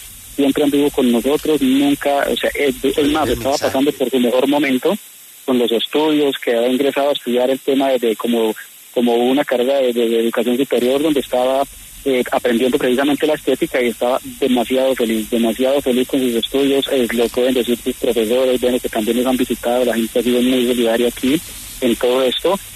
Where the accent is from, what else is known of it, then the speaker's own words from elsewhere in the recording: Bogotá, Colombia; moved away as an adult; also born or lived in Santiago, Chile; now in Jaén, Spain; Soy de Bogotá, precisamente, mi mujer es de Medellín, pero antes de llegar acá, llevaba 10 años viviendo en Santiago de Chile.